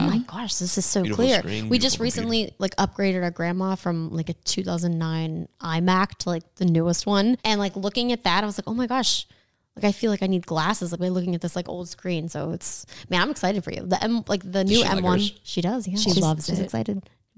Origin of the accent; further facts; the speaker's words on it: California, United States; I forgot how to talk to people because we're from California and everything's been closed.